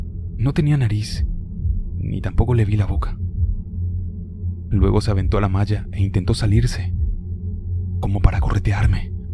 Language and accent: Spanish; Tancanhuitz, San Luis Potosí, Mexico; Yo vengo de una comunidad de Tancanuitz, que es un pueblo y uno de los 58 municipios del estado de San Luis Potosí, en el centro de México.